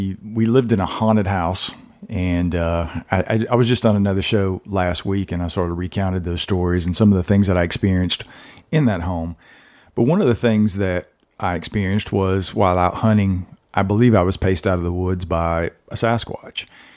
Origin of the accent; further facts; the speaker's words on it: Georgia, United States; I'm from Georgia originally, you know, Georgia, Florida with a skunk ape, and South Carolina, North Carolina, that Tennessee.